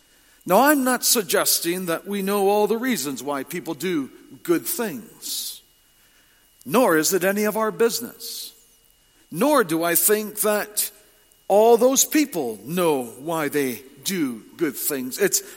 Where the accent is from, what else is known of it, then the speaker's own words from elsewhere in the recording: Ontario, Canada; The town in which I grew up in Ontario had a Carnegie Library